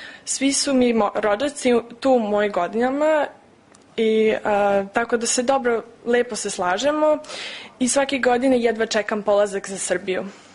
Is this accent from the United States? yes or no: yes; Richmond, Virginia, United States; Odrasla sam u Richmondu i upoznala sam dosta Srba na istočnoj obali. U Richmondu imamo društveni život Srba